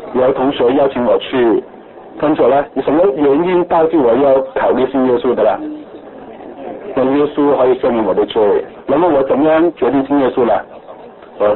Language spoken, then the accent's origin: Chinese; Guangdong, China; 我们广东人是卖蓝